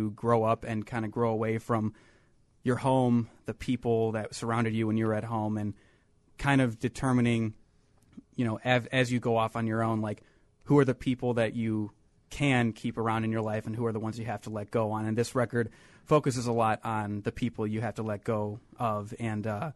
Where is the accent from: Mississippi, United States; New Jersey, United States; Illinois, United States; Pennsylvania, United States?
Illinois, United States; Naperville; Yeah, I grew up in Naperville, so not too far outside the city.